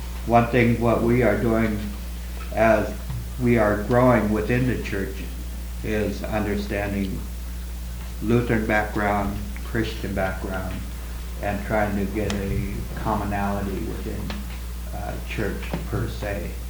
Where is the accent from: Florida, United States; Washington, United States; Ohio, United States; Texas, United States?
Washington, United States; I am from the Skokomish Nation, and a lot of the Pacific Northwest tribes are interrelated.